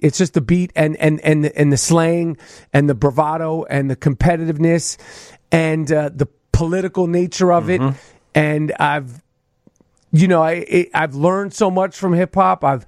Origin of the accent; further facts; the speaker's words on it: New York, United States; All of it. Everything about me is New York. The way I speak, the way I think, the way I walk, the way I talk.